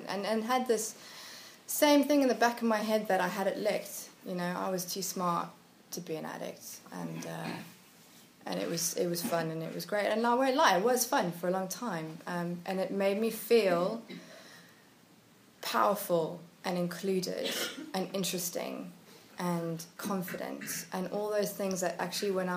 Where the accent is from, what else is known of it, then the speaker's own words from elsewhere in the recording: South Africa; now in London, United Kingdom; I grew up in South Africa. I've been in London for 10 years today, actually.